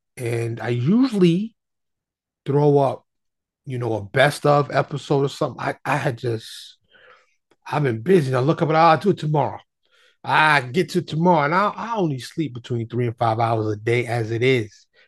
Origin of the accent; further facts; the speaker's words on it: New York City, New York, United States; I grew up in Harlem in the South Bronx. I grew up in New York City.